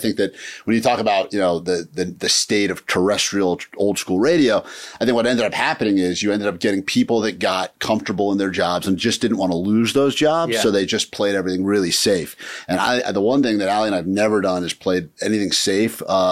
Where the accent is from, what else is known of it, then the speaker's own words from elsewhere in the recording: Washington, District of Columbia, United States; D.C., baby New Year, Washington, D.C., big celebrity.